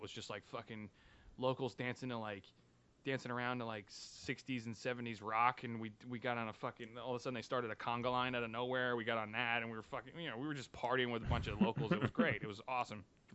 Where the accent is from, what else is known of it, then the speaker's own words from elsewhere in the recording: Indianapolis, Indiana, United States; Like, I'm from Indianapolis, and I got a great-grandfather's diary.